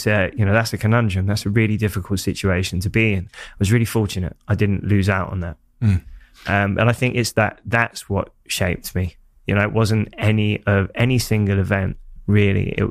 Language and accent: English; Hackney, London, United Kingdom; People always go, it must have been really tough growing up in Hackney, but I didn't know any different.